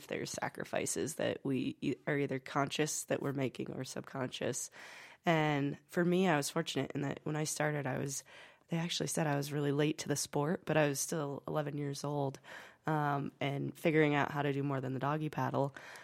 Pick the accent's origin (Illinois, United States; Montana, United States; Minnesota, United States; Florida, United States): Montana, United States; Butte; So for me, I grew up in Butte, Montana, a very small town, and I went to a small high school.